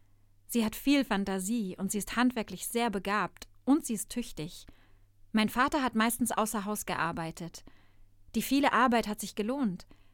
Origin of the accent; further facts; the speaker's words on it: Berlin, Germany; ich bin in Kreuzberg geboren. Dort bin ich auch aufgewachsen, in der Schönleinstraße, also in einem sozialen Brennpunkt.